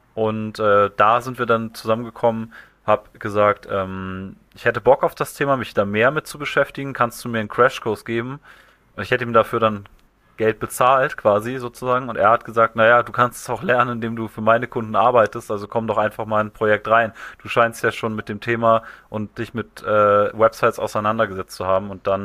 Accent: Hamburg, Germany; born there; ich komme aus Hamburg gebürtig, also noch so, sag ich mal, die Basics zum Vorstellen. Ich komme aus Hamburg gebürtig, lebe jetzt auch wieder in Hamburg die meiste Zeit des Jahres

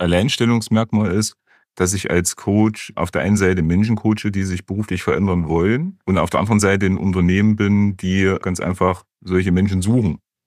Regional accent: Bad Langensalza, Thuringia, Germany; ich lebe mein ganzes Leben schon in Thüringen, in dem schönen, beschaulichen Städtchen Bad Langensalza. Blühendste Stadt Europas übrigens, waren wir mal vor ein paar Jahren

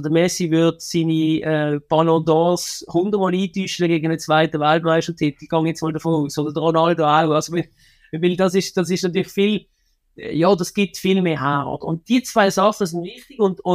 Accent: Switzerland; wenn jemand bei uns in der Schweiz sagt, ich bin ehrgeizig, dann machen alle

